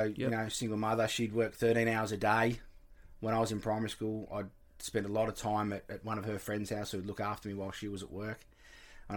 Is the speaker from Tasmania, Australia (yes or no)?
yes; Burnie, Tasmania, Australia; I was born in Burnie, but then we went to the West Coast. We lived in Rosebery till I was three.